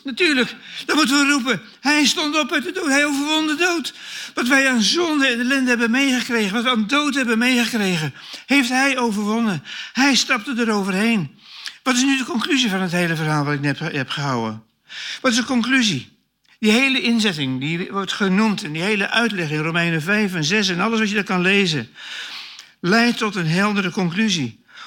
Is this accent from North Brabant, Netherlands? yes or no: no; Lunteren, Gelderland, Netherlands; En ik hoorde vroeger in Lunter, waar ik vandaan kom